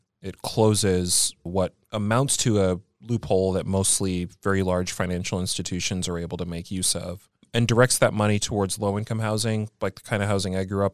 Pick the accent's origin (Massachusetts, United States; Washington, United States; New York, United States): Washington, United States; Seattle; And I had kind of a sense of these big global events that were taking place in the 90s growing up in Seattle